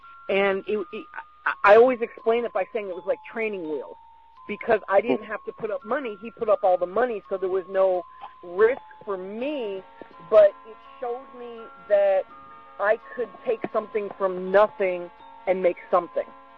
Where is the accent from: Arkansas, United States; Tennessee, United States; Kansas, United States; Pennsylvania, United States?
Pennsylvania, United States; Philadelphia; I lived in Philadelphia at the time. Mm. You know, I'm born and raised in Philly. And because Philly is only an hour and a half from New York, we got it pretty early.